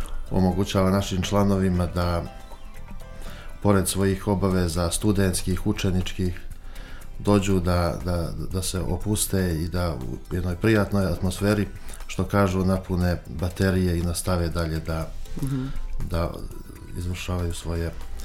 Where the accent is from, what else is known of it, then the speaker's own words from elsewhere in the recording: Podgorica, Montenegro; Kod nas u Podgorici je pogotovo to bilo izraženo